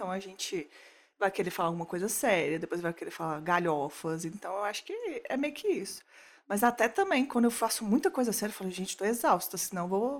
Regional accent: Minas Gerais, Brazil; Como uma boa mineira que sou, pois não tenho.

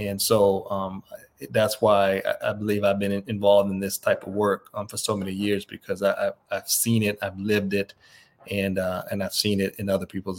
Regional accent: East Coast, United States; You know, I grew up on the East Coast

